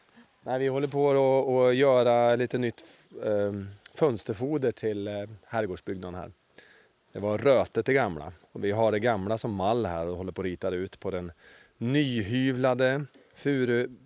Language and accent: Swedish; Sundsvall, Västernorrland County, Sweden; now in Hova, Sweden; Kommer från Hova. Eller jag kommer från Sundsvall, men jag bor i Hova.